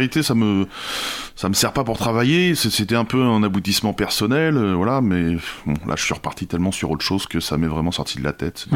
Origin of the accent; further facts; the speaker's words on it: Tonnay-Charente, Nouvelle-Aquitaine, France; Je suis de Tonnet-Charente.